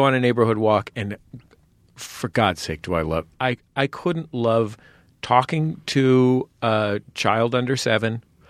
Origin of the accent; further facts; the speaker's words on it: England, United Kingdom; which is what I call it because I'm a British nanny.